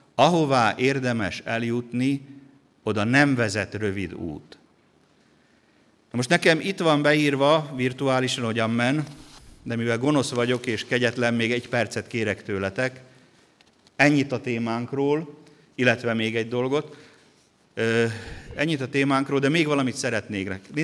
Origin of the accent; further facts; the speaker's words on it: Slovakia; nekünk ez nagyon-nagyon sokat jelentett, hogy felvidéki magyar vagyok